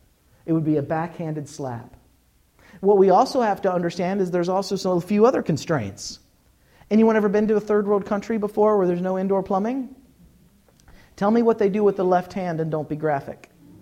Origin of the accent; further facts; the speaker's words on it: Scotland, United Kingdom; And I'm Scottish